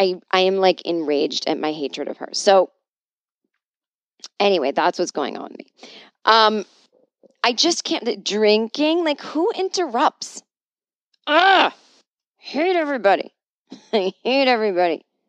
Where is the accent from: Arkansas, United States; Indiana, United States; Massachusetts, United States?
Massachusetts, United States; Boston; I grew up in Boston. I grew up Catholic.